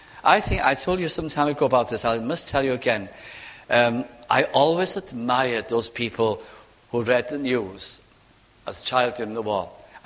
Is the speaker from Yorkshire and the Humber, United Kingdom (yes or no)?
no; Bolton, North West England, United Kingdom; had been to some function in my hometown in South Lancashire.